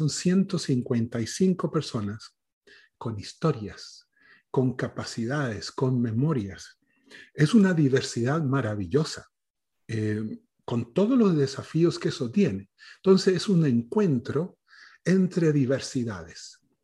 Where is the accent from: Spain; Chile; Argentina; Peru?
Chile; Arica, Arica y Parinacota; lo que sí podría decir es que soy de Arica y el resto de cosas que uno ha aprendido en el transcurso de la vida.